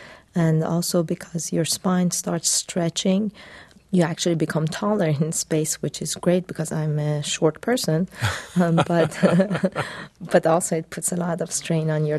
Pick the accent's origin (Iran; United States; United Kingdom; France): Iran; English is a second language; I wanted to make sure that I showed that I came from Iran